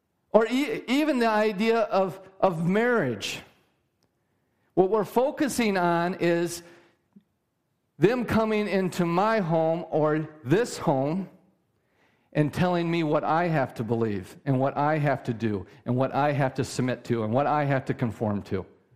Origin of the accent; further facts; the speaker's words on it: United States; As an American, what two consenting adults do in their own home is up to them.